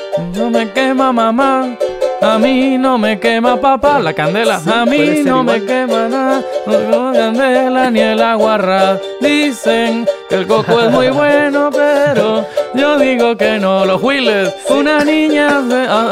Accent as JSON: {"language": "Spanish", "region": "Veracruz", "country": "Mexico", "said": "Porque tenemos, como jarochos, tenemos esa gran tendencia"}